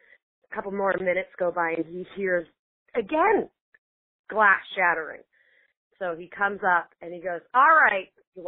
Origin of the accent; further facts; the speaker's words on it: Winthrop, Massachusetts, United States; I am originally from Winthrop, Massachusetts. That's actually where the ghost story takes place, was my family house in Winthrop.